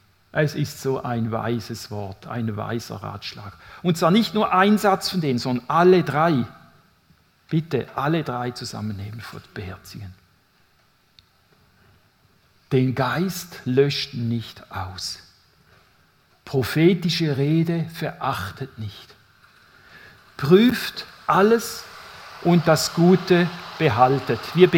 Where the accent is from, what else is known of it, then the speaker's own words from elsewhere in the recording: St. Gallen, Switzerland; Ich bin aufgewachsen in St. Gallen und ich hatte tolle Glaubensvorbilder